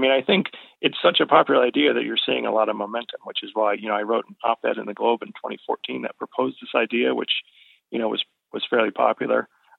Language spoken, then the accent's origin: English; Virginia, United States; moved away; also born or lived in Massachusetts; growing up in Virginia, I would always really enjoy the time change because when we changed the clocks in the spring, I would be able to play outside after dinner.